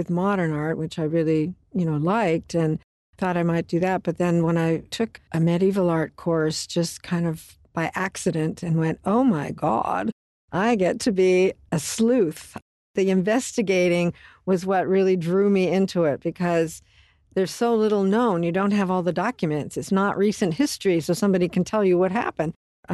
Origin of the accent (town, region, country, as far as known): Hamilton, Ontario, Canada; born or raised there; moved away as an adult; also born or lived in Glasgow, Scotland / Victoria, Canada; now in Lubbock, United States